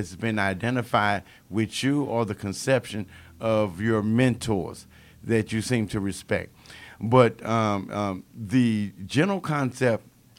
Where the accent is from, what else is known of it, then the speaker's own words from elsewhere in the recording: St. Louis, Missouri, United States; now in Atlanta, United States; I'm originally from St. Louis, Missouri.